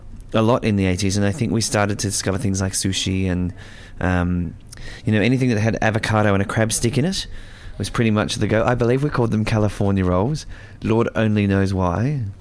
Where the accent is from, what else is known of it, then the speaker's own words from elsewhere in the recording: Ireland; now in Australia; And being the Irish lad that I am, I'm sure that we'll enjoy a good patties tomorrow and certainly a couple of chilled beers.